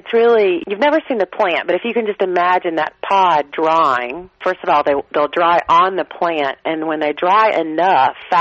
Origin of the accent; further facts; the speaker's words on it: the South, United States; accent: Southern; I don't think you're going to trust me with my Southern accent to try that.